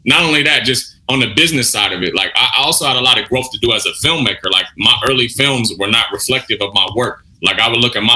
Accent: Pasadena, California, United States; one of these cats from my hometown, Pasadena, Altadena, California

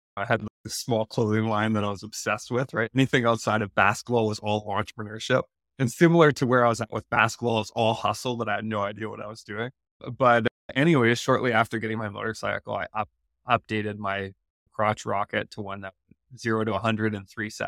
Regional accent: Vancouver, British Columbia, Canada; the kids of False Creek, where I grew up in Vancouver.

